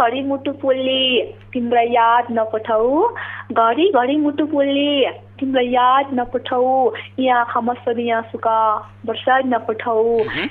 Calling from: Kathmandu, Bagmati, Nepal; काठमाडौँदेखि।

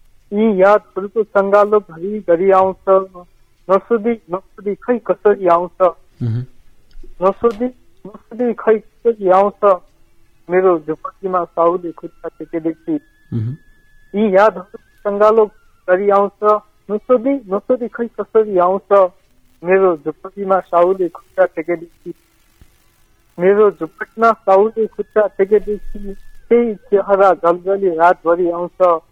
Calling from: Birendranagar, Karnali Province, Nepal; हजुर म वीरेन्द्रनगरबाट

